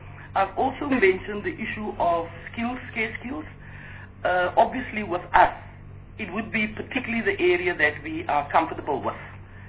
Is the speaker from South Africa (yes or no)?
yes; Western Cape, South Africa; I'm from the Western Cape